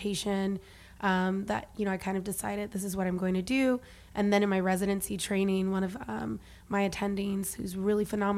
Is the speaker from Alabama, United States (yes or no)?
yes; Huntsville, Alabama, United States; I'm from Huntsville. It's like a military town.